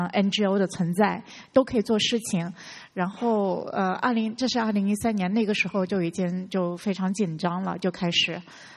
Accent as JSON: {"language": "Chinese", "country": "China", "tie": "born or raised there", "said": "因为我觉得虽然我是在中国农村长大"}